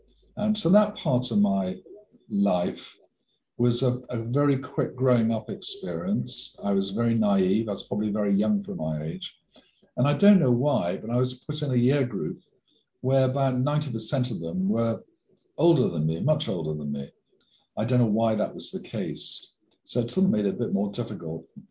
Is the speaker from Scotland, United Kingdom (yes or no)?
no; Bideford, South West England, United Kingdom; born there; The simple answer is I was born in Biddeford in Devon. The more interesting answer is that I was the first person to be born in England for generations on either of my mother and father's side.